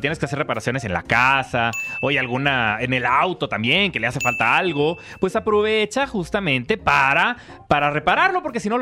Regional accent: Mexico; como mexicanos

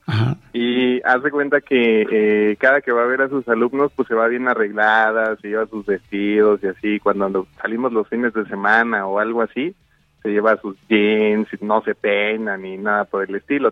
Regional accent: Cuautitlán Izcalli, State of Mexico, Mexico; Bueno, soy de Cuautitlán Izcalli.

